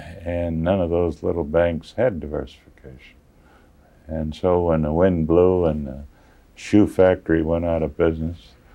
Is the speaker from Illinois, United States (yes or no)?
no; Appleton, Wisconsin, United States; also born or lived in Middletown; Well, I was born in Middletown, Connecticut, which is a small town too. But I grew up in Appleton, Wisconsin, which had the two banks that I referred to.